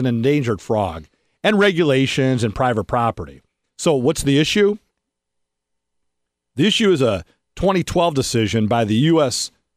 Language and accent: English; Detroit, Michigan, United States; It's a creek. I'm from Detroit.